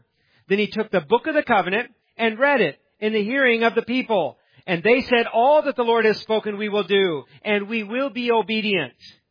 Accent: Hannibal, Missouri, United States; born there; I was born in Hannibal, Missouri. I did grow up hearing about signing it in blood

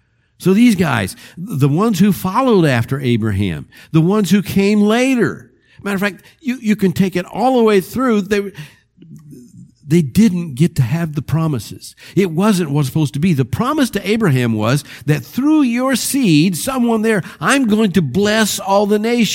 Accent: Arkansas, United States; also born or lived in Independence, Missouri; I was born in Arkansas, and I was raised part-time in Arkansas. But my family moved from that place in Arkansas to Independence, Missouri. And from Independence, Missouri, we moved back to Arkansas.

